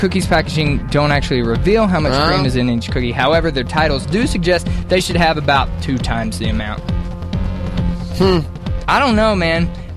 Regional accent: Mississippi, United States; I'm mocking my home state.

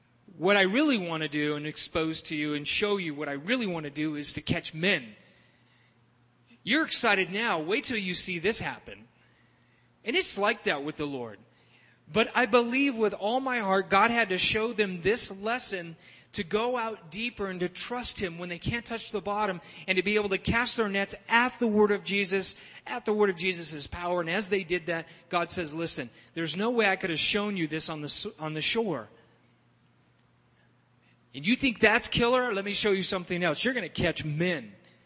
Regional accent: California, United States; Growing up in California, I spent a lot of time at the ocean

